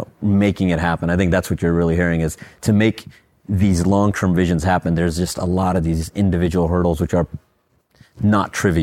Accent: Detroit, Michigan, United States; I'm from Detroit and I grew up in that ecosystem.

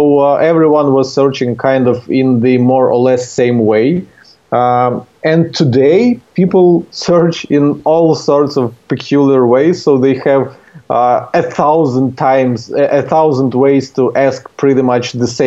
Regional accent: Ukraine; born there; English is a second language; I was born in Ukraine, and here's where my accent is coming from.

